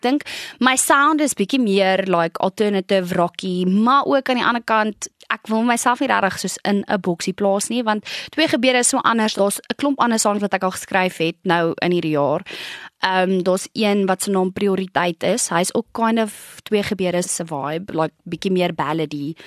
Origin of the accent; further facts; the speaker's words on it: Modimolle, Limpopo, South Africa; ek het in Nylstroom groot geword en Warmbad is soos Bella Bella, Modi Molly en Bella Bella. Dit is so 20 minute uit mekaar uit, maar my sangafrigting was in Warmbad gewees en ons het in Nylstroom op 'n plaas actually geblei